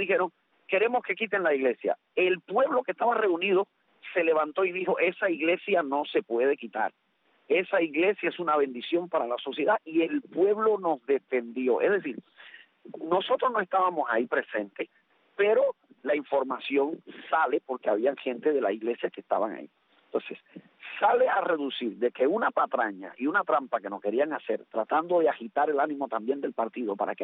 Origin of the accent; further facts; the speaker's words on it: Cuba; A mí me da vergüenza como cubano